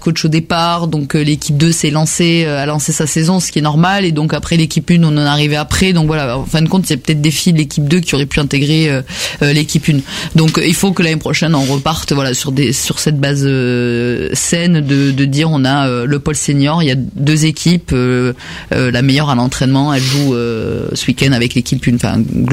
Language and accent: French; Tarbes, Occitanie, France; Moi, je suis originaire de Tarbes à l'origine. D'accord. Donc les Hautes-Pyrénées dans le 65.